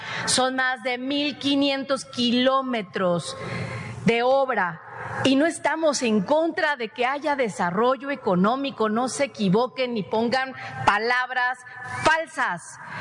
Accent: Quintana Roo, Mexico; cuando decimos que somos de Quintana Roo, toda la gente aquí nos dice: vives en el paraíso

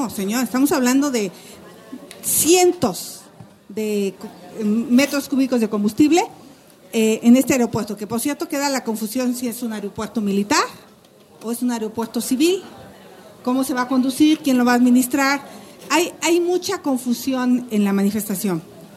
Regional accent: Hidalgo, Mexico; yo soy del Valle del Mezquital y tradicionalmente es una zona desértica, seca, con una escasez de agua. Si ustedes van a mi casa, a mi pueblo, sale un chorritito de agua.

